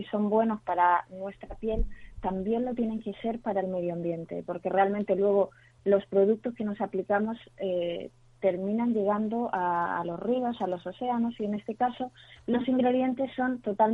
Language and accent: Spanish; Chile; now in Spain; yo realmente llevo 14 años aquí en España, pero yo soy chilena.